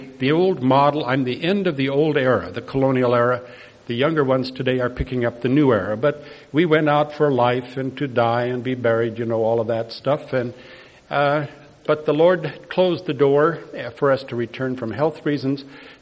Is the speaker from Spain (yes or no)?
no; India; now in United States; it's MK, Missionary Kid, which is cultural schizophrenia. Born and raised in India, came to the United States and was told that it was home, but for me it was a foreign country. And so now I'm not sure where I live, somewhere in the air